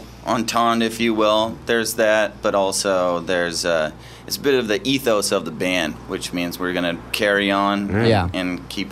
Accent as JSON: {"language": "English", "region": "California", "country": "United States", "said": "We're from North County. We have a lot of different music up there."}